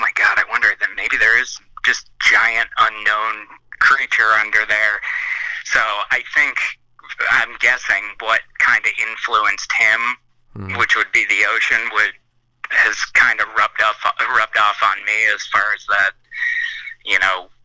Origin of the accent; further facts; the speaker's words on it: Cape Cod, Massachusetts, United States; also born or lived in New Hampshire / Maine; I was born in New Hampshire, lived in Maine until I was like 3 or 4 when my parents split, and then I moved to Cape Cod where my mother grew up.